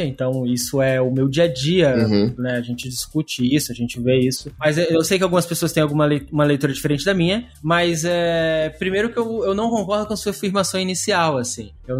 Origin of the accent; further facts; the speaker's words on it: Brasília, Federal District, Brazil; Porque a gente é de Brasília, né? A gente é do mesmo meio ali de Brasília em algum ponto.